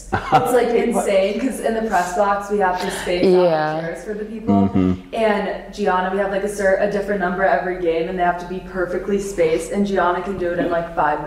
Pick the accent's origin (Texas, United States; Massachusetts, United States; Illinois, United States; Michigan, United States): Texas, United States; Yeah, I think I'm from Texas, so it's a very big sports scene.